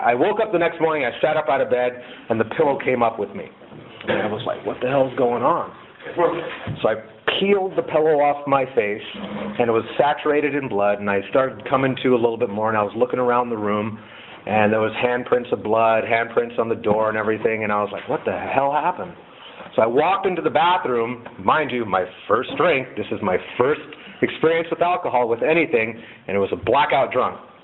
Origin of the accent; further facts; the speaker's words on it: Brooklyn, New York, United States; born there; I was born in Brooklyn, New York. I was born to a Christian pastor and a Christian mother.